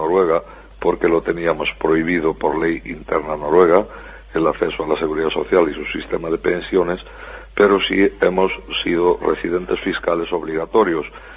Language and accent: Spanish; Galicia, Spain; Sí, somos 12.000, 8.000 de los cuales somos de Galicia.